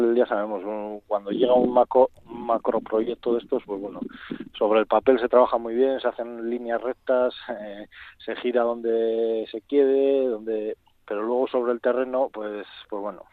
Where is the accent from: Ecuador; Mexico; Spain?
Spain; Basque Country; mi pueblo ahora mismo pues está creciendo mucho, crecemos en torno a dos núcleos muy fuertes como son Lledó y Amurrio